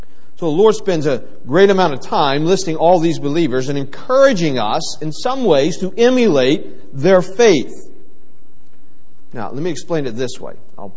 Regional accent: Cleveland, Ohio, United States; We're from Cleveland. He kind of sticks in your mouth to say, Pittsburgh.

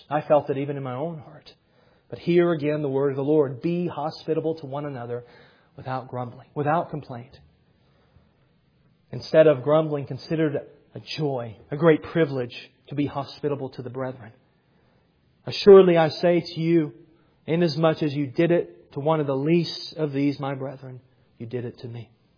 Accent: Southern US, United States; I know I'm from the South, and we have some Southern hospitality there

